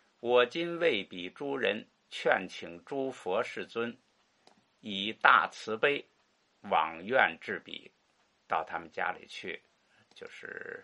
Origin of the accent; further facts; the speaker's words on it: China; 以至于我们中国人都这个平常呢不能说这个死字儿啊